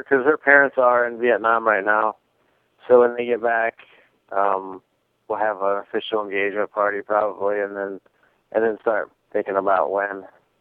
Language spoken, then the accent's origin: English; Midwest, United States; good thing I'm from the Midwest and we kind of have a traditional back upbringing